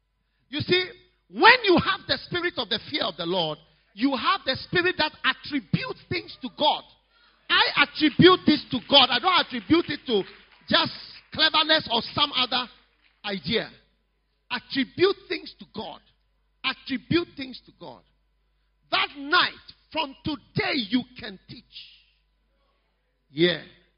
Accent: Ghana; I'm not American. If I was American, it would even be different. But you see, I'm from Ghana. Africa.

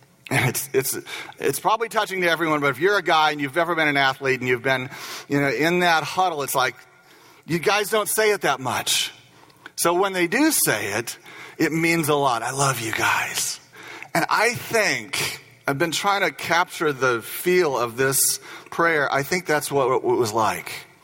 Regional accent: Indiana, United States; I came from Indiana, and no one in Indiana knows really what a Hoosier is, but we're all one if we're from Indiana.

